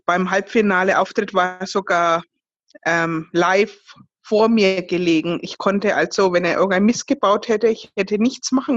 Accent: Fürth, Bavaria, Germany; Ich komme aus Fürth. Das ist in Bayern, gleich neben Nürnberg.

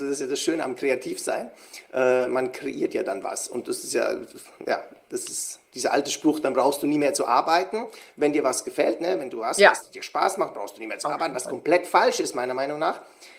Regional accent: Switzerland; ich bin ja aus der Schweiz

